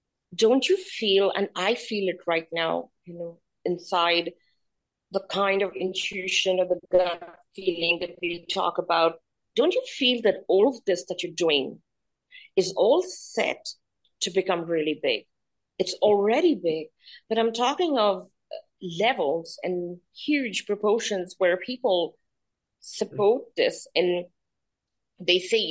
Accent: India; And as an Indian, the reason I'm bringing all of this

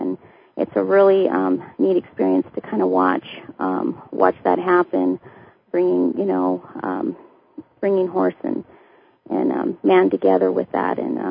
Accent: Southwest, United States; now in Albuquerque, United States; I'm from the Southwest, and right now we're located in Albuquerque, New Mexico.

